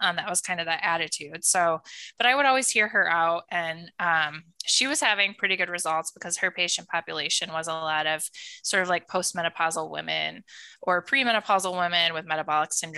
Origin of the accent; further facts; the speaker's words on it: Iowa, United States; So I grew up in Iowa, in a really rural community.